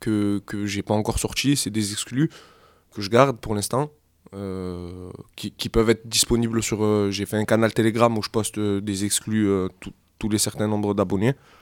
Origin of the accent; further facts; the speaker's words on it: Aix-en-Provence, Provence-Alpes-Côte d'Azur, France; Moi, je suis un rappeur de 25 ans. Je suis originaire d'Aix-en-Provence.